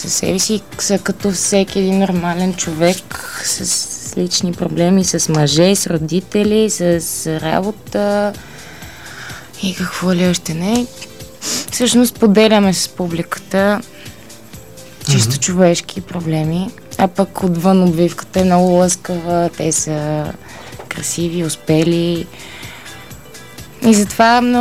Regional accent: Sofia, Sofia City, Bulgaria; Да, от София съм.

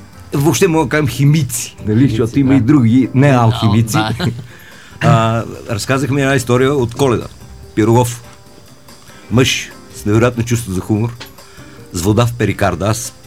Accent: Petrich, Blagoevgrad Province, Bulgaria; born there; Ето, аз за моя роден град също се говори на диалект. В Петрич

